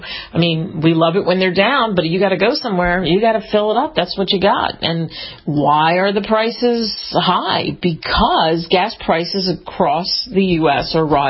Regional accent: Camden County, New Jersey, United States; And I grew up in Camden County, so the Camden County Health Department was notified just last week about it, and they shut it down.

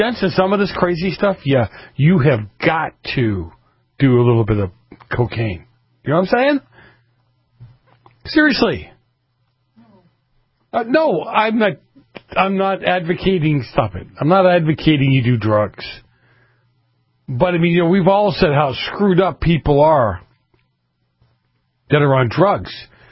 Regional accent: Boston, Massachusetts, United States; I grew up in, some of you know, I grew up in Boston, the north end of Boston when I was a kid.

